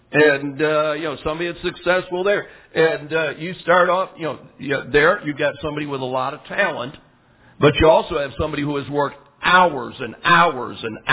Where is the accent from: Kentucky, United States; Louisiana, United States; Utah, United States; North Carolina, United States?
Kentucky, United States; Lexington; We're from Lexington, Kentucky. They call that the thoroughbred or the horse capital of the world.